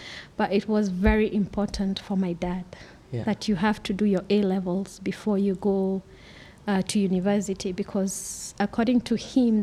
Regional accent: Nairobi, Kenya; Born and raised in Nairobi, yes.

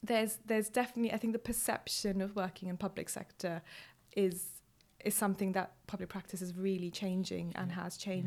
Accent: India; And I grew up in India

